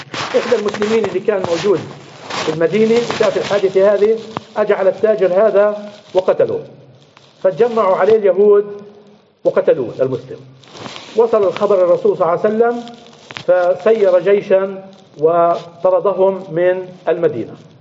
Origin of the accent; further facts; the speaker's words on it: Palestine; منا كفلسطينيين كمسلمين